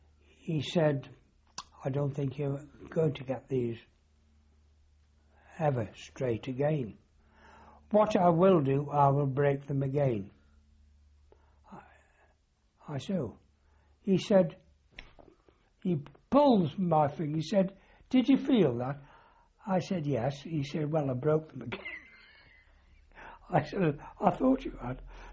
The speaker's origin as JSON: {"language": "English", "country": "United Kingdom", "said": "I'm a British matlow in American hospital here in St. George's"}